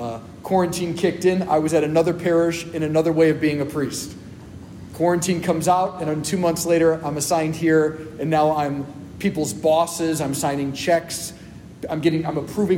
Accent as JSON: {"language": "English", "town": "Chicago", "region": "Illinois", "country": "United States", "tie": "born there", "said": "I was born in Chicago, so a big fan of some sports as well."}